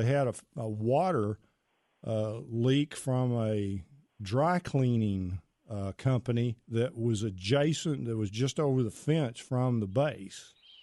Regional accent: Pittsburgh, Texas, United States; I am from Pittsburgh, Texas, a little town in East Texas, about 4,000 people, and played sports there, went to Texas Tech to play golf on the team

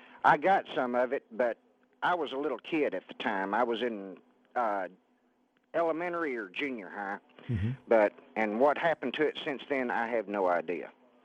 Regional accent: Garland, Texas, United States; I was raised in Blackland in Garland.

